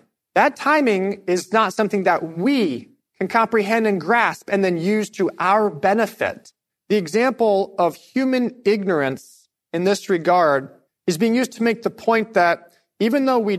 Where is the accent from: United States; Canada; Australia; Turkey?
United States; Midwest; now in New York, United States; I come from the Midwest, and when we are merging onto highways where I come from, we get ready to merge